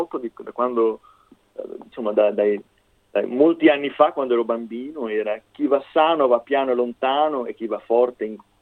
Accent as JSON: {"language": "Italian", "region": "Tuscany", "country": "Italy", "said": "Io vengo dalla Toscana e ho l'impressione che da noi si dice fette di prosciutto."}